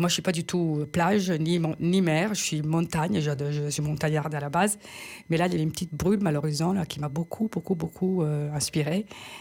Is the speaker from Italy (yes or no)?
yes; Turin, Piedmont, Italy; moved away as an adult; j'ai quitté Turin à l'âge de 19 ans